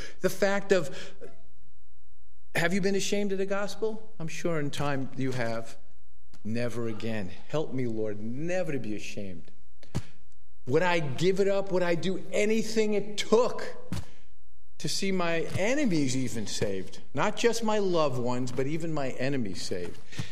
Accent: Brooklyn, New York, United States; accent: Brooklynese; And my Brooklynite or Brooklynese comes out. But I was born in Brooklyn. I was a Reformed Jew

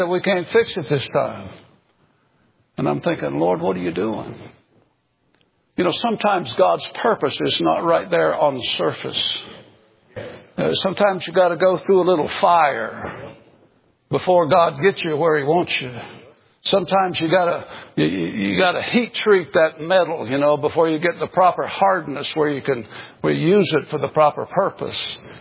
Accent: Tennessee, United States; Listen, I come from Tennessee, man. We amen ourselves down there.

